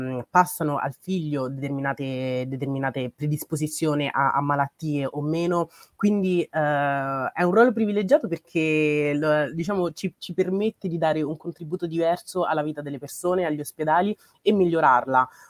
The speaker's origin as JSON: {"language": "Italian", "town": "Rome", "region": "Lazio", "country": "Italy", "tie": "born or raised there", "lives_now": "Milan, Italy", "said": "Io sono di origini nigeriane, ma sono nata a Roma e ho studiato là, diciamo, all'università. Dopodiché, dopo l'università mi sono trasferita mi sono trasferita a Milano"}